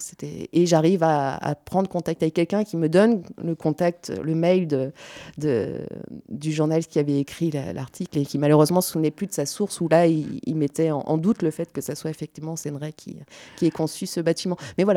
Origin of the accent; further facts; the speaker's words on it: Nantes, Pays de la Loire, France; J'ai eu la chance de vivre dans plusieurs quartiers, parce que je suis nantaise d'origine, bien que j'ai quitté la ville pendant quelques années, mais en y revenant, là, j'ai intégré ce quartier